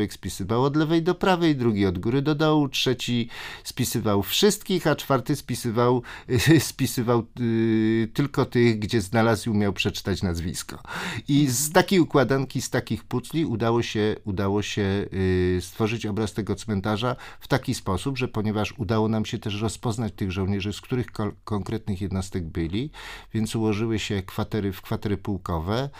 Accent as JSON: {"language": "Polish", "town": "Pabianice", "region": "Łódź Voivodeship", "country": "Poland", "said": "no bo jestem z Pabianic"}